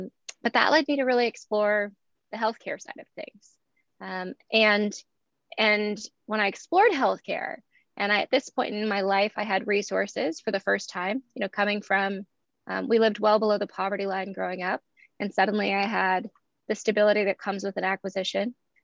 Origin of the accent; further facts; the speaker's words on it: Eugene, Oregon, United States; born there; I was born in Eugene, Oregon, November 18th, 1986, almost 35 years from today. Mm. I was born in a small town, actually, on the outskirts of a small town.